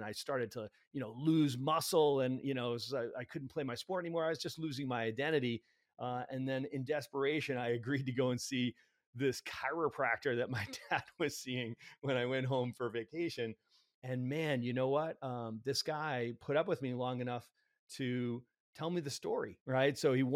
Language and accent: English; Boston, Massachusetts, United States; I'm from Boston.